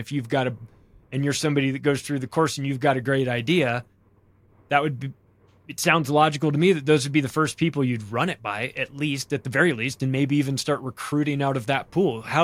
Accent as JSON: {"language": "English", "region": "California", "country": "United States", "tie": "born or raised there", "said": "I grew up in Southern California."}